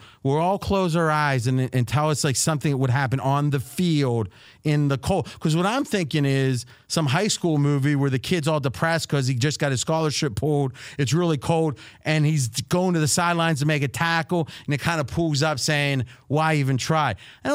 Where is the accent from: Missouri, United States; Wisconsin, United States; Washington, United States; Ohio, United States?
Ohio, United States; Dayton; Growing up in Dayton, not quite the same.